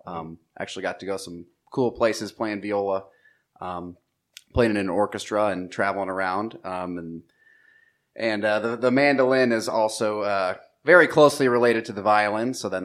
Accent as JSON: {"language": "English", "town": "Hartwick", "region": "Iowa", "country": "United States", "said": "I'm from the metropolis of Hartwick, Iowa."}